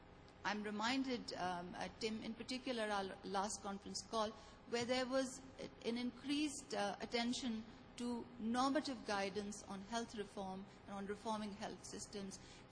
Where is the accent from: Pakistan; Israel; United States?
Pakistan; from Pakistan, and I'd like to join the other commenters in commending this excellent panel.